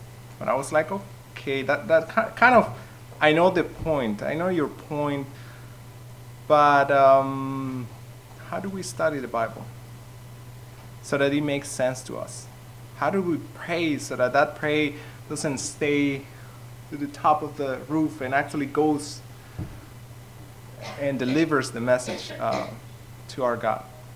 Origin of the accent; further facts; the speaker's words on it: Mexico; also born or lived in Canada; I'm originally from Mexico and from a very hot side of Mexico